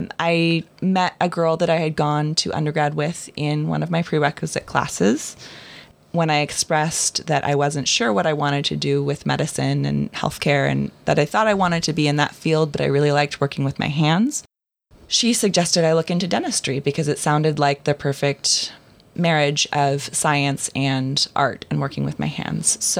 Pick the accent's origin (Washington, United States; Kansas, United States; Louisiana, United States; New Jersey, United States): Washington, United States; Port Townsend; I am indeed, born and raised.